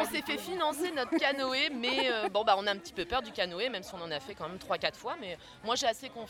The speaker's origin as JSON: {"language": "French", "town": "La Rochelle", "region": "Nouvelle-Aquitaine", "country": "France", "said": "Nous, on vient de La Rochelle, il fait un petit peu moins chaud quand même qu'au Sri Lanka, moins humide."}